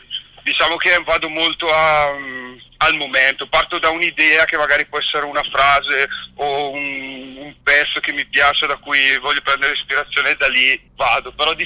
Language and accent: Italian; Brescia, Lombardy, Italy; che poi io di origine sono bresciano.